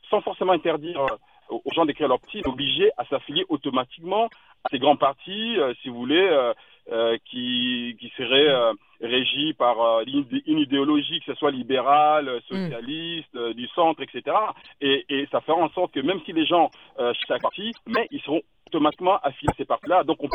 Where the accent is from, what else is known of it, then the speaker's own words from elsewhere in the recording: DR Congo; je suis originaire du Congo.